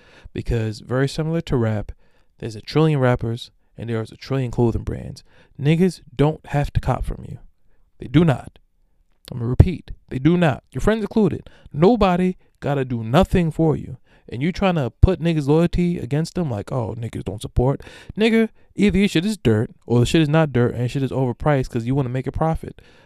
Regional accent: Amityville, New York, United States; because I'm from Amityville, New York, I cannot be rocked to sleep.

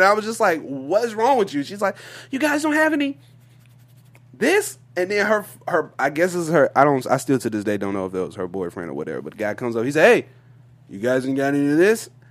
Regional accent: the South, United States; Because I'm from the South, man.

